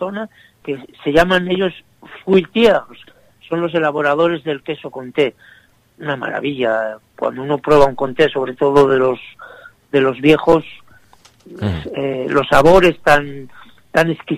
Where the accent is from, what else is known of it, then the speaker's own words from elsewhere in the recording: Spain; now in France; hay cosas que yo pensaba que en mi país, en España, estaban prohibidas